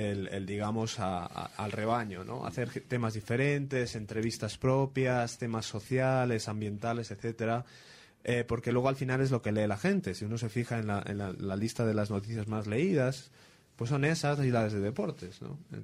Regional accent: Spain; yo soy español, obviamente, no lo voy a ocultar.

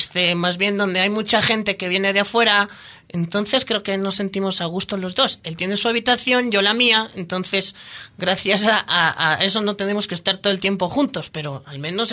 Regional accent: Spain; now in Ecuador; Nos caemos mal los españoles.

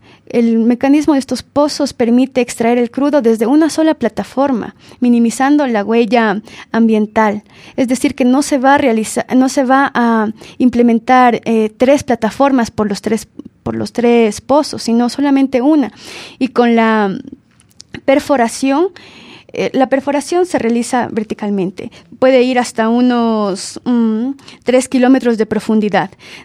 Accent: Ecuador; Ni nosotros pusimos de parte como ecuatorianos.

